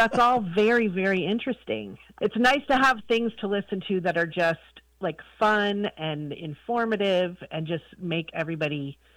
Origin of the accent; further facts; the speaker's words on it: Vermont, United States; now in Rock Hill, United States; So I grew up in Vermont